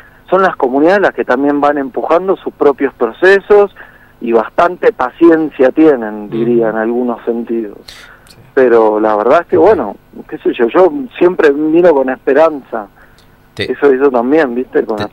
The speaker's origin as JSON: {"language": "Spanish", "country": "Argentina", "said": "te lo digo como argentino"}